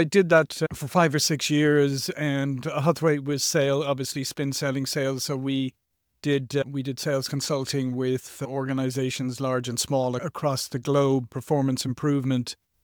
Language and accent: English; Ireland; moved away as an adult; now in United States; I'm originally Irish, as you can maybe tell, and I came to the US during the dot-com era.